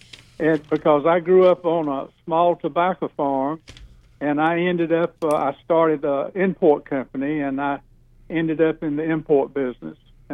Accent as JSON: {"language": "English", "town": "Red Oak", "region": "North Carolina", "country": "United States", "tie": "born or raised there", "said": "Well, a little town called Red Oak."}